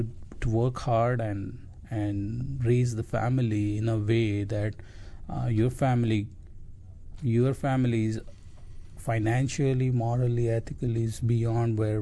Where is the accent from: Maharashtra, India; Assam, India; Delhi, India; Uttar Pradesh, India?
Maharashtra, India; Nagpur; moved away as an adult; also born or lived in Mumbai; I grew up in India, in a small city called Nagpur.